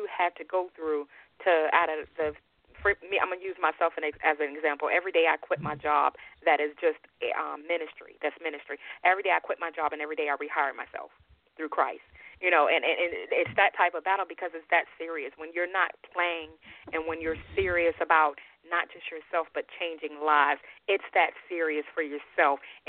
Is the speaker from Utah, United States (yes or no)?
yes; Utah, United States; also born or lived in Youngstown, Ohio; Because I mean, I grew up in Utah, and then of course in Youngstown, Ohio.